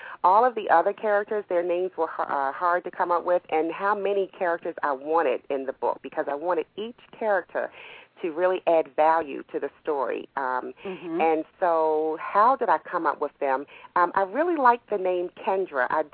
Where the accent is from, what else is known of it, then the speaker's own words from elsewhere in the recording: Baltimore, Maryland, United States; now in Atlanta, United States; because I am from Baltimore. And although I live in Atlanta now, my heart is still in Baltimore. So it'll always be home.